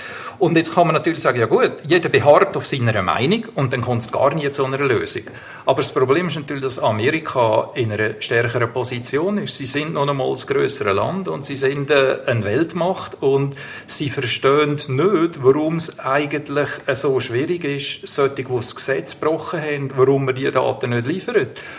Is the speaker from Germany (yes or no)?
no; Switzerland